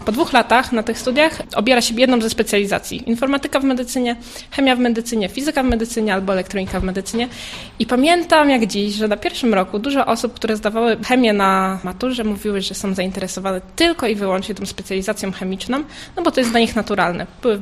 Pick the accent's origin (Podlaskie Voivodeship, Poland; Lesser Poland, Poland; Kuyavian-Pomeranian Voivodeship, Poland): Kuyavian-Pomeranian Voivodeship, Poland; Toruń; A jeszcze jestem z Torunia